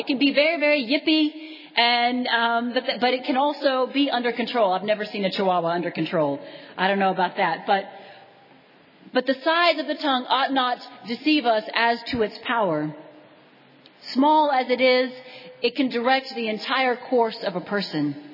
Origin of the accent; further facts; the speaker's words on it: Texas, United States; I'm from West Texas, where it's dry and it's hot.